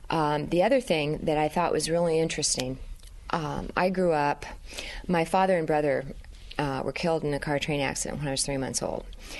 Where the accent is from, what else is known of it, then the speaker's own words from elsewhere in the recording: Stewart, Iowa, United States; I am from Stewart, Iowa. I am proud to say that I was born and raised in Iowa, and I've lived in Iowa all my life.